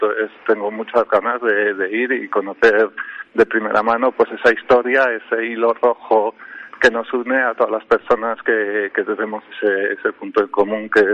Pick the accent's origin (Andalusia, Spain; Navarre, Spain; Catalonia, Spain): Navarre, Spain; porque yo vengo de Navarra. Entonces, en Navarra hemos hecho un gobierno de cambio